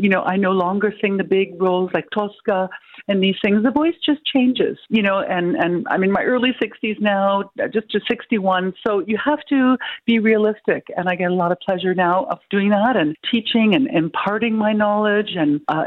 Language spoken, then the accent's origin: English; Burlington, Ontario, Canada; You know, I'm Canadian through and through, raised in Burlington, went to elementary, high school, and, proud of that area, Hamilton